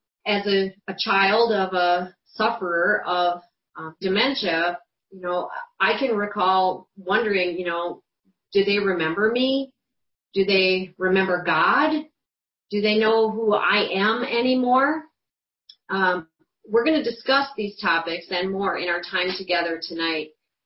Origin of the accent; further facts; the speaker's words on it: Wisconsin, United States; moved away as an adult; now in Kansas City, United States; And I grew up in Wisconsin, as Josh and I were talking about our mutual northern exposure experiences.